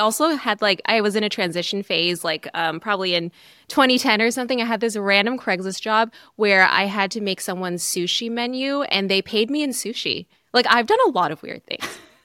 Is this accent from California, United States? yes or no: yes; California, United States; Well, in the summers, I went back home. I'm from the Bay Area.